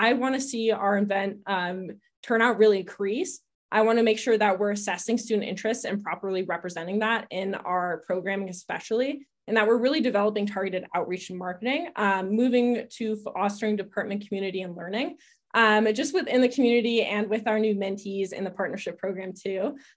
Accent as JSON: {"language": "English", "town": "Reno", "region": "Nevada", "country": "United States", "said": "A little bit about me. I am a rising junior. I'm studying international affairs and political science. I am originally from Reno."}